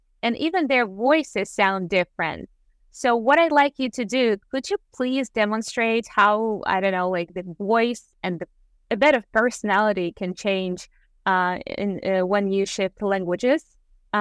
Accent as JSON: {"language": "English", "country": "Ukraine", "first_language": "Ukrainian", "second_language": "English", "said": "In Ukraine, I'm from Ukraine."}